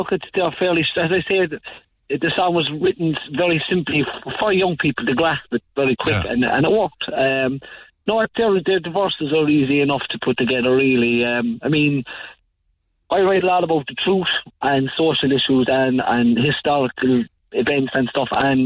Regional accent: Givan, Connacht, Ireland; now in Cork, Ireland; No, we're from Sligo. We're from a place called Givan, Sligo.

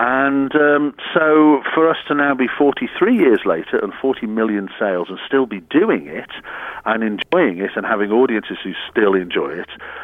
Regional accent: Wirral, North West England, United Kingdom; we played in Birkenhead, which is our side of the River Mersey, because we're from the Wirral. We're plastic scousers, or woolly backs, as we're known.

